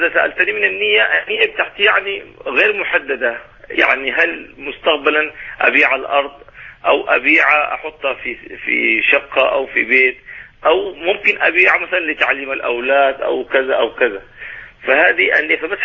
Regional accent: Sudan; now in Ajman, United Arab Emirates; أنا مقيم هنا في عجمان في الإمارات، لكن أساسا من السودان،

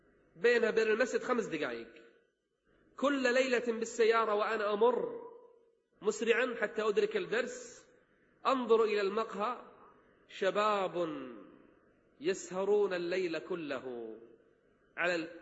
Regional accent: Kuwait; عندنا في الكويت

